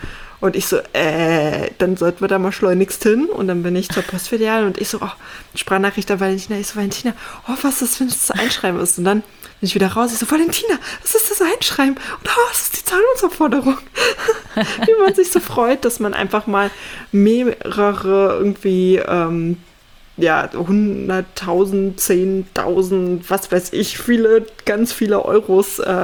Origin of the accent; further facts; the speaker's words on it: East Germany, Germany; ich bin ja in Ostdeutschland aufgewachsen, ne, ehemalige DDR.